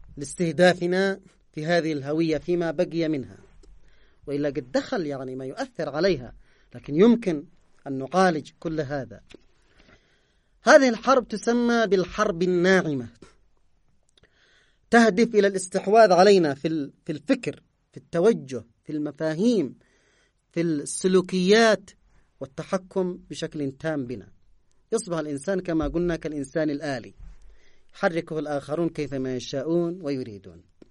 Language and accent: Arabic; Yemen; هناك اليوم عندنا في اليمن أشكال كثيرة من الحرب التي تستهدفنا